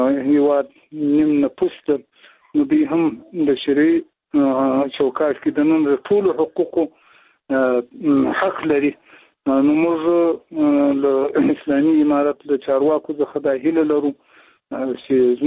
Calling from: Zabul, Afghanistan; توخیم د زابل ولایت شاجیل ولسوالۍ سره په اړیکه کیم

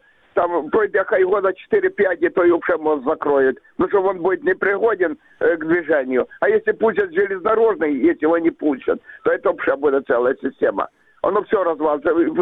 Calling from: Crimea, Ukraine; я из Криму. Постоянный ваш такий слухач.

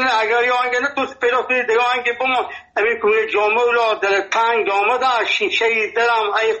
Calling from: Nimruz, Afghanistan

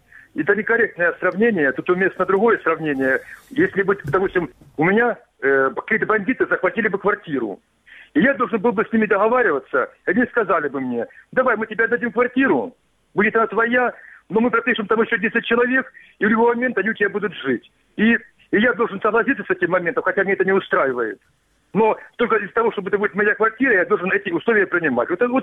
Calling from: Kramatorsk, Donetsk Oblast, Ukraine; Краматорск.

